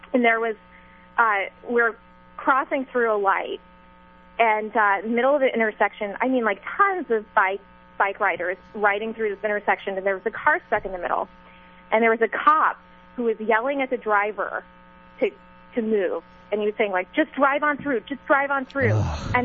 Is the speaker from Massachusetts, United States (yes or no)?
no; New York, United States; it was important as a New Yorker to show up